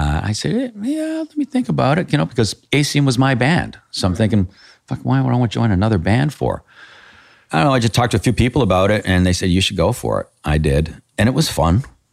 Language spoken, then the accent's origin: English; Canada; That's because being Canadian.